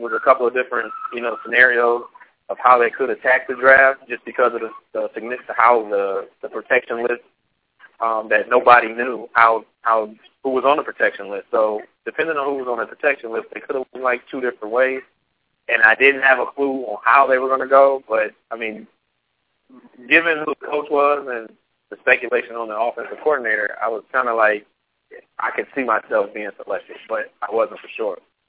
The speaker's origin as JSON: {"language": "English", "town": "Orlando", "region": "Florida", "country": "United States", "said": "I'm from Orlando, actually, with my family."}